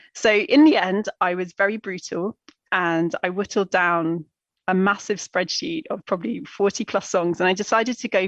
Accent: South East England, United Kingdom; I grew up in East Sussex, down on the South Coast

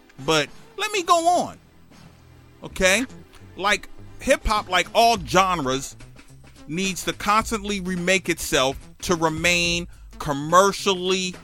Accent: the South, United States; born there; As a Southerner born at the tail end of 1989, old school hip hop never meant all that much to me.

